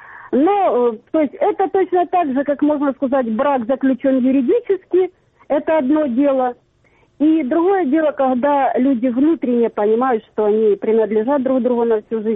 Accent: Mariupol, Donetsk Oblast, Ukraine; Здравствуйте, я из Мариуполя

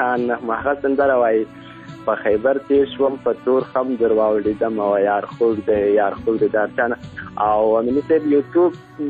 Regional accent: Ghazni, Afghanistan; now in Helmand, Afghanistan; مونږ د هلمند نه یو مونږ د غزني یو او دلته هلمند ته راغلي یو یو څو کوره یو

